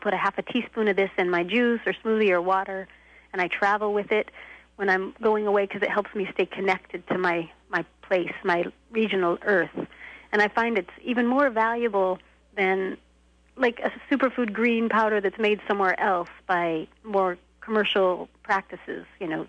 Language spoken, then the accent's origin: English; Colorado, United States; now in Vermont, United States; I'm from Colorado, but we also have deep winters of snow and we're similar in the seasons of when things grow.